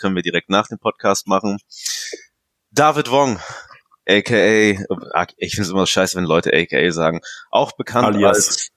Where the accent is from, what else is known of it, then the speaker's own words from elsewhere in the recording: Paderborn, North Rhine-Westphalia, Germany; Vorgestern war ich in meiner Heimatstadt Paderborn, habe einen Spaziergang gemacht